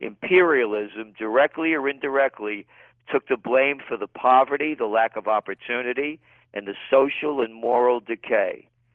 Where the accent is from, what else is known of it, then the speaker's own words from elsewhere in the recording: New York City, New York, United States; being a New Yorker all my life, you know, watching this, it's quite strange to see the impact.